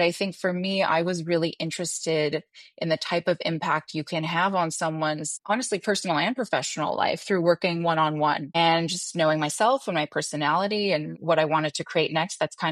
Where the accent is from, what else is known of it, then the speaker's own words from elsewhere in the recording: Montreal, Quebec, Canada; So I'm actually from Montreal, Canada. Grew up there, born and raised. Went to college there.